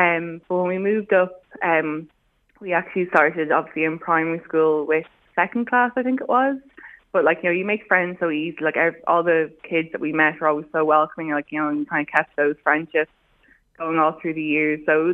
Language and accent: English; Drogheda, Leinster, Ireland; what I know is growing up in Drogheda and being a Loud woman